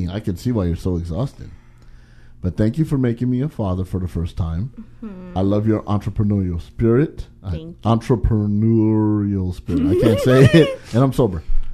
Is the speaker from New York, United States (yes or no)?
no; San Bernardino, California, United States; And I got … because that was my rap name growing up in San Bernardino.